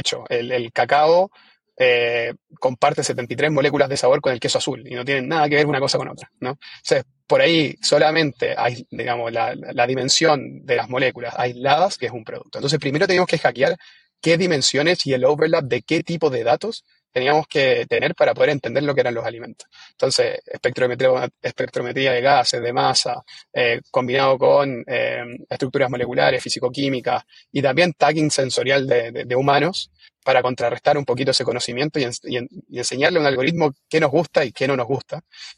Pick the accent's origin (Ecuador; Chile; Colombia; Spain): Chile; aquí con el Dani somos chilenos.